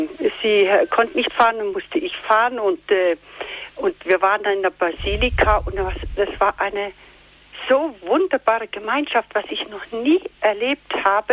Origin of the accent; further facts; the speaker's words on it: Bavaria, Germany; weil bei uns im Allgäu gibt es das eben nicht.